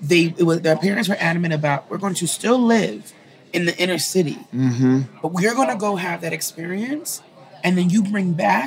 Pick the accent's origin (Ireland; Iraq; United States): United States; Philadelphia, Pennsylvania; So I grew up in Philadelphia. And then in eighth grade, my parents got a job.